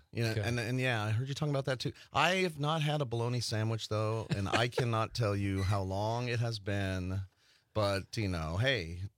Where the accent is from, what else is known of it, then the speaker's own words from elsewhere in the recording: Las Vegas, Nevada, United States; now in Wisconsin, United States; Well, I'm originally not from Wisconsin. I'm from Las Vegas, Nevada.